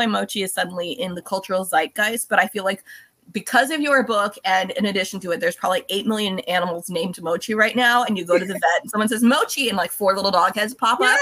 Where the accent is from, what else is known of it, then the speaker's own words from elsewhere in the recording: California, United States; I grew up in California, but my family's from Pennsylvania